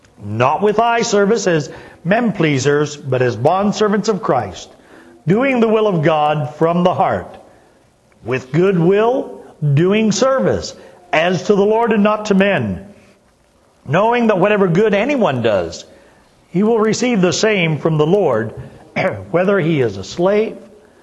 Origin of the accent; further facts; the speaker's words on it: Upper Ohio Valley, United States; I grew up in the Upper Ohio Valley, not far from a place they would have summer camp meetings.